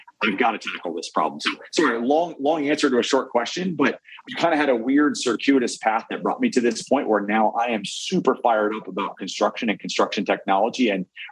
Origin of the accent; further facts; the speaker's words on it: Arizona, United States; So I grew up in Arizona. Dad was a high school teacher. Mom was a flight attendant.